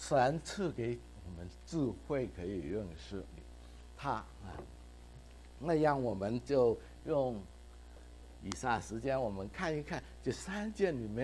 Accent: Hong Kong; 我们在香港长大，讲底子花，从来没有见过这样子的

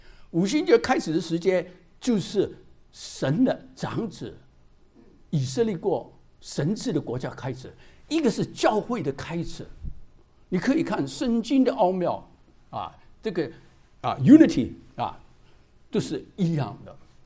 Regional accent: China; 还有我们中国人有一句话四海之内都是皆兄弟

